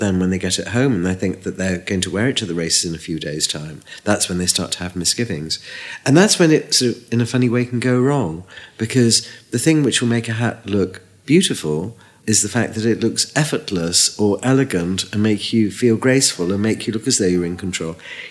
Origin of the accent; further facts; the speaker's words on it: Liverpool, North West England, United Kingdom; I came from Liverpool and it was 40% unemployment.